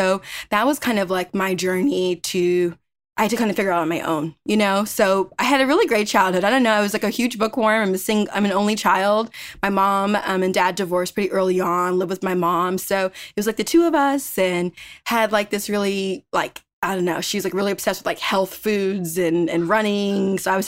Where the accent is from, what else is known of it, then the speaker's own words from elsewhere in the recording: Inglewood, California, United States; So I'm from Inglewood, which really, like, if you are an LA person, LA native, it's just LA, really.